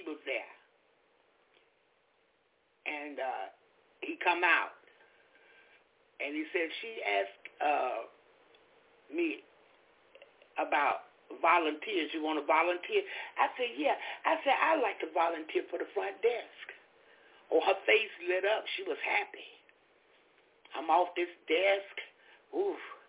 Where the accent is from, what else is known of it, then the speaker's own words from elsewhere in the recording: Florida, United States; I'm from Florida.